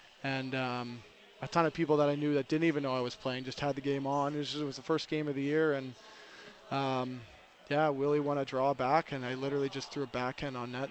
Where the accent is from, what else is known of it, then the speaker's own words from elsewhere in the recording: Toronto, Ontario, Canada; We're from Toronto, and he couldn't get out, so my mom flew out.